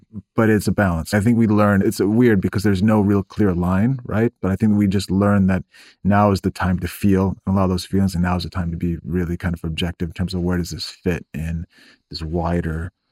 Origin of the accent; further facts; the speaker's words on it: Midwest, United States; also born or lived in Middle East; I come from the Midwest. I've lived in the Mideast for 18 years. I'm American, but I'm also Muslim.